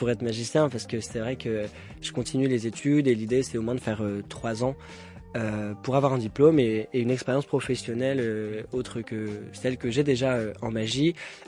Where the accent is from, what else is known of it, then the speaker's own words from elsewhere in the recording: Paris, Île-de-France, France; now in Clisson, France; parce que je viens de Paris, ça fait 4 ans et demi, 5 ans que j'ai déménagé en Loire-Atlantique, à Clisson